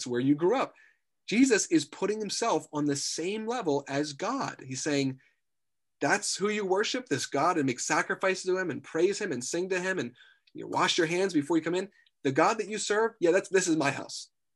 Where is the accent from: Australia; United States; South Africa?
United States; Reading, Pennsylvania; We grew up in Reading, Pennsylvania. It was in the city. You know, trash was, you know, kind of common thing to see, at least in our block.